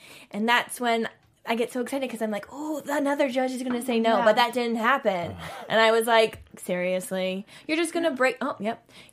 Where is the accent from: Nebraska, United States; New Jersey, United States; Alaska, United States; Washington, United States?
New Jersey, United States; And like, I'm from New Jersey.